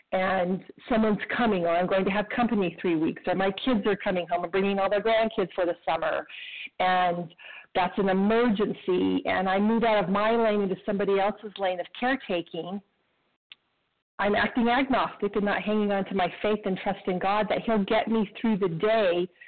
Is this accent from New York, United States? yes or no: no; Idaho, United States; I'm from Idaho, but calling from Scottsdale, Arizona for a few months. We spend the winters here, and we'll be heading back to Idaho soon.